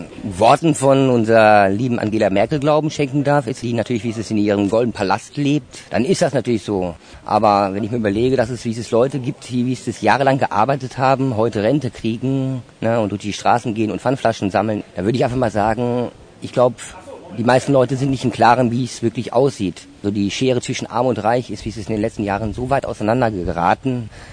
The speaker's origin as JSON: {"language": "German", "town": "Brakel", "region": "North Rhine-Westphalia", "country": "Germany", "tie": "born or raised there", "also_born_or_lived": "Soest", "said": "Ich bin in Soest geboren, die ist also mit dran. Dann ist meine Mutter und mein Vater dann irgendwann nach Brakel, Kreis Höxter gezogen."}